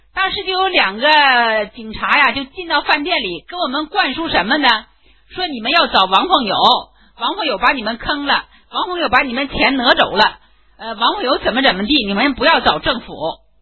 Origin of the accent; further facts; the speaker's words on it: Liaoning, China; born there; 那么我生在辽宁，在辽宁政府的领导下我能过上今天这样日子